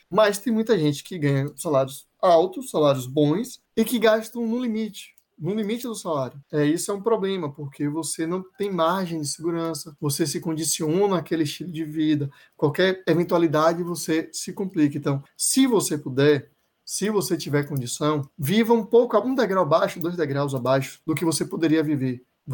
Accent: Brazil; nós, enquanto brasileiros, temos um pouco de dificuldade

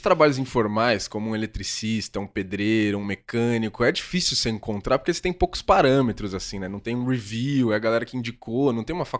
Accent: São Paulo, Brazil; Cara, eu sou do ABC Paulista.

